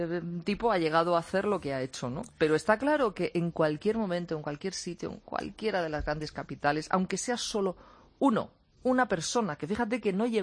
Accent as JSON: {"language": "Spanish", "region": "Catalonia", "country": "Spain", "said": "Soy española, mira, además de ser catalana, soy española."}